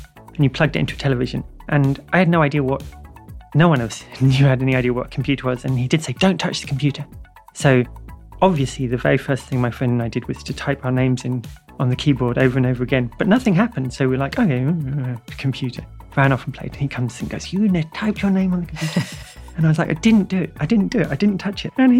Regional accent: South East England, United Kingdom; Growing up in Kent in the 70s and 80s, you're not trans because trans isn't a thing.

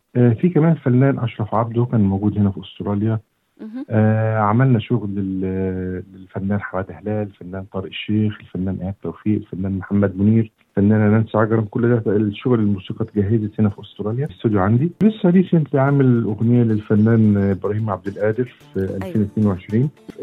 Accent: Port Said, Port Said Governorate, Egypt; born there; أنا من مواليد مدينة بورسعيد في جمهورية مصر العربية

